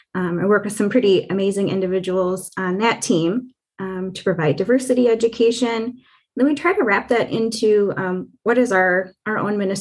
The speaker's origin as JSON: {"language": "English", "town": "Lexington", "region": "Michigan", "country": "United States", "said": "I am from Lexington, Michigan. My family and I live at Blue Water Campground, which is right on Lake Huron."}